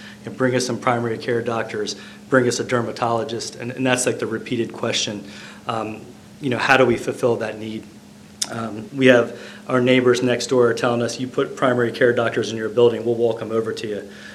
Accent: Newark, Delaware, United States; I'm a cardiologist from Newark, Delaware.

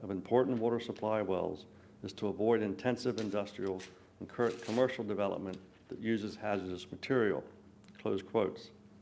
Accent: Laurel, Delaware, United States; also born or lived in Lewes; now in Dover, United States; Even though I'm from Dover, I was born and raised in Lewis and raised in Laurel.

